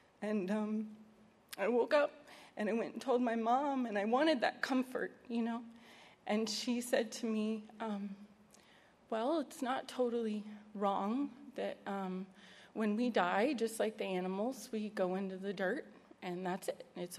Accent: New Hampshire, United States; I grew up in New Hampshire. I lived with my mom and dad and my brother and sister in a small home, one bathroom

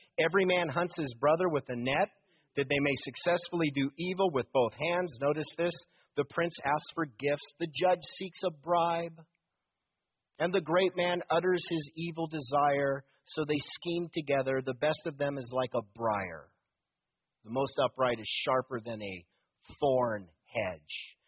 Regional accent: United States; I'm an American

